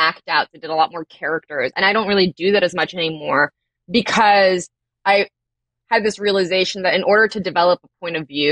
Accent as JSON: {"language": "English", "town": "Aspen Hill", "region": "Maryland", "country": "United States", "tie": "born or raised there", "said": "I grew up specifically in Aspen Hill, which is mostly Black and Latino"}